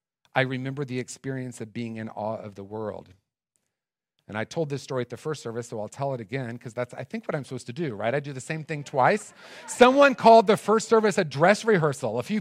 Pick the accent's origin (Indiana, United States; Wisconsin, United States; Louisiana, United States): Indiana, United States; when I was a little kid, growing up in Indiana, and I told the year earlier, so I'm going to tell it again, born in 1965. Yeah! And being a product of the Midwest in the late 60s